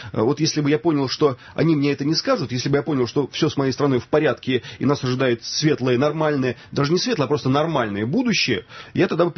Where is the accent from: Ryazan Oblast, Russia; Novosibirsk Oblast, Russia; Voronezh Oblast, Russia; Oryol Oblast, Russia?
Ryazan Oblast, Russia; born there; now in Nizhny Novgorod, Russia; сам-то я родился в Рязанской области, другие мои предки из Липецкой губернии, живу я в Нижнем Новгороде. Все-таки я человек из такой, из провинции.